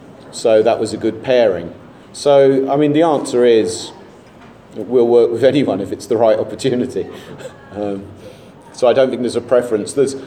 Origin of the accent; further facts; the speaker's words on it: England, United Kingdom; Being English, I had to put Winston up at the end.